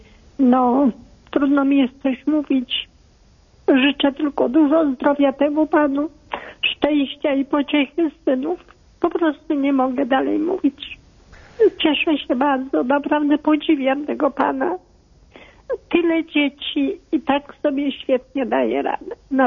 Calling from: Mława, Masovian Voivodeship, Poland; Ja z Mławy telefonuję.

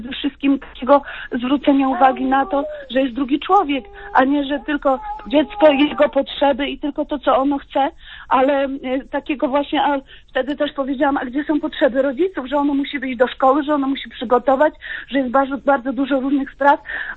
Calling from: Gdynia, Pomeranian Voivodeship, Poland

